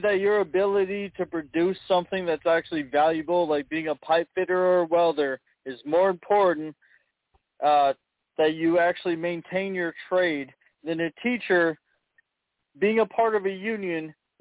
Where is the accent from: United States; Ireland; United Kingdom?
Ireland; I'm Irish. I apologize. I'm not that funny.